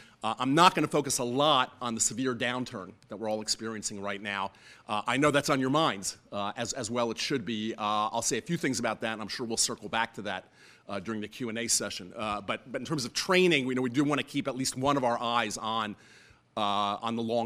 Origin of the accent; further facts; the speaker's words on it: New Jersey, United States; I actually didn't grow up in Vermont on a farm. I grew up in New Jersey on a farm. Back in a time when there actually were poultry farms in New Jersey.